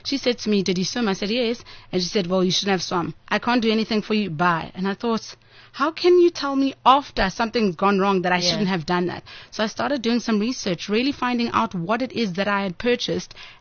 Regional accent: Cape Town, Western Cape, South Africa; And I was coming from Cape Town, and in Cape Town, we didn't, at that time, have really great quality hair

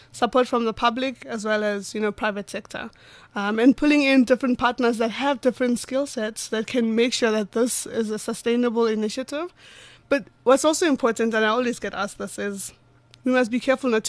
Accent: Pretoria, Gauteng, South Africa; I grew up in Pretoria, Atteridgeville. Nganako Pitori.

